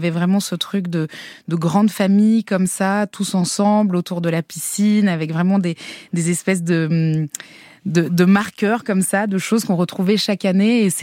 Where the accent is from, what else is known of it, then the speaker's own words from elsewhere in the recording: Marseille, Provence-Alpes-Côte d'Azur, France; now in Paris, France; En fait, je suis originaire de Marseille, donc j'ai toujours baigné dans la chaleur.